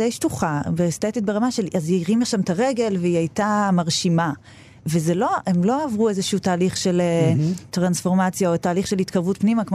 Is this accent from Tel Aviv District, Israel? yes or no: yes; Herzliya, Tel Aviv District, Israel; born or raised there